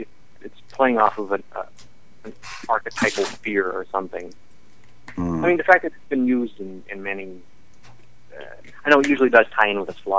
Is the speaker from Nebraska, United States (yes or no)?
yes; Nebraska, United States; I grew up in Nebraska. I ate my share of pork chop.